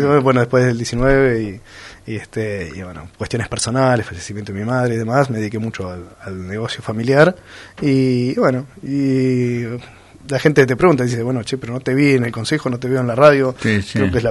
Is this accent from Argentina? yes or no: yes; Pinamar, Buenos Aires Province, Argentina; born there; yo nací en Pinamar